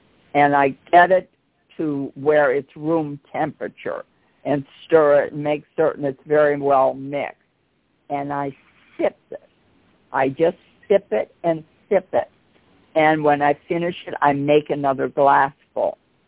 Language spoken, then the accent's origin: English; Chicago, Illinois, United States; I'm from Chicago. That's where I was born and raised.